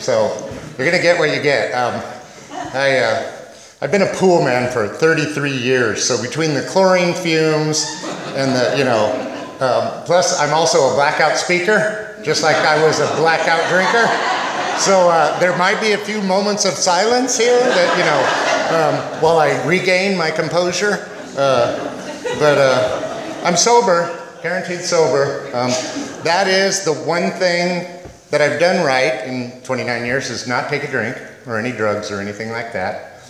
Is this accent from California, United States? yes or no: yes; Pasadena, California, United States; born there; I was born in Pasadena in 1960. The hospital I was born at was called the Glendale Sanitarium.